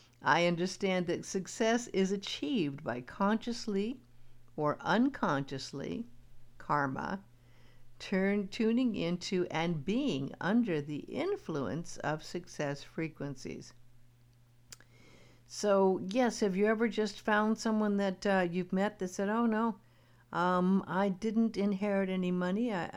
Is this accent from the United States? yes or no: yes; Beverly Hills, California, United States; I grew up in Beverly Hills, and I knew quite a few very, very, very wealthy individuals.